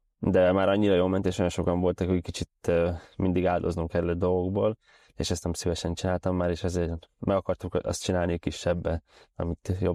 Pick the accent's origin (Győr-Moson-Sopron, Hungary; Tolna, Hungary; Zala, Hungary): Zala, Hungary; born there; Én a Balatonnál születtem, tehát Keszthelyi és Györöki lakos vagyok vegyesen. Egy vendéglátós családba születtem, szóval igazából én étterembe is nőttem fel, büfékbe